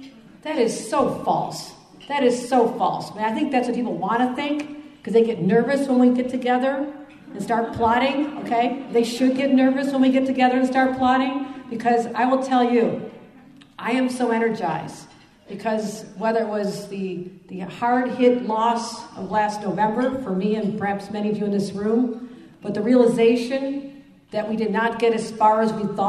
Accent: Buffalo, New York, United States; I am delighted to be doing an event in my hometown of Buffalo.

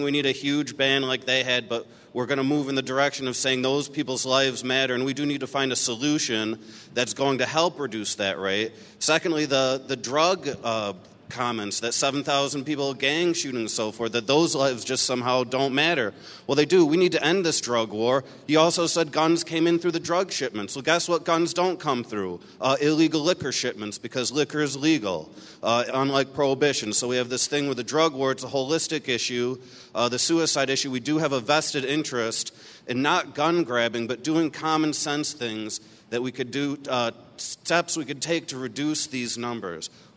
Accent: Grand Rapids, Michigan, United States; from Grand Rapids.

